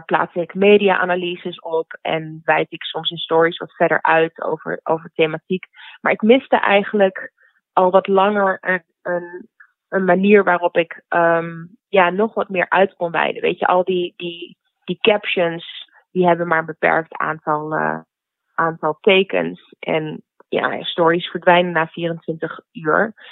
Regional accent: Oldenzaal, Overijssel, Netherlands; Weet je, ik heb in opgroeiend in Oldenzaal niet lekker in mijn vel zitten op de middelbare school

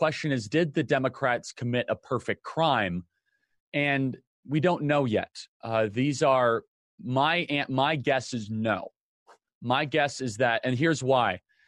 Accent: Midwest, United States; I'm from the Midwest. I know Madison, Wisconsin really well.

